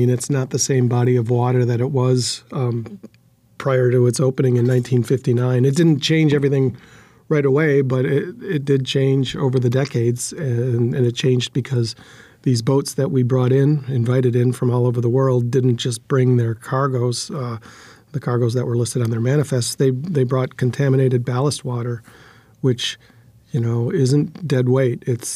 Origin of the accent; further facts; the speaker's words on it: Green Bay, Wisconsin, United States; Well, I grew up in Green Bay, Wisconsin, not far from the banks of the Fox River, which is one of the most heavily industrialized rivers anywhere.